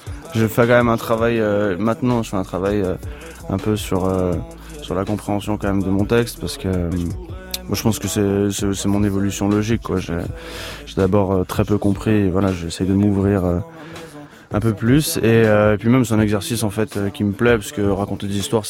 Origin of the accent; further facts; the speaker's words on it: Saint-Étienne, Auvergne-Rhône-Alpes, France; born there; Et de l'autre côté de ma mère, français, polonais, italien, c'est un peu tout mélangé. Je suis né à Saint-Étienne, comme tout le reste de ma famille, depuis, je pense, trois générations.